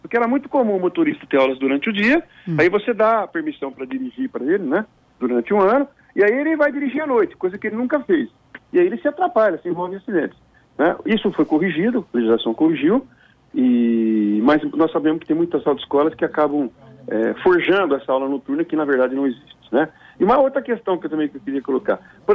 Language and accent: Portuguese; São Paulo, Brazil; porque eu sou aqui da região de Ribeirão Preto